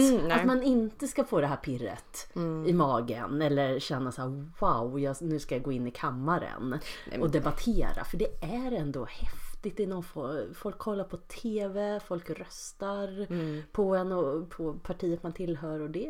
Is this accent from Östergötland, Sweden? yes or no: no; Bålsta, Uppsala County, Sweden; Bålsta, som ligger Enköping, alltså Uppland.